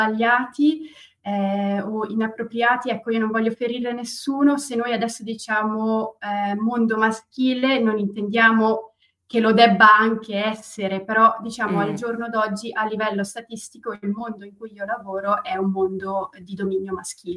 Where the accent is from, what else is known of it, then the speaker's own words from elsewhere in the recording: Italian-speaking Switzerland, Switzerland; first language Italian; Sì, sono svizzera, non è che sono così brava con le lingue per cui ho imparato l'italiano così bene, in realtà l'italiano è la mia lingua madre, perché non molti lo sanno, ma in Svizzera abbiamo quattro lingue nazionali e una di queste è l'italiano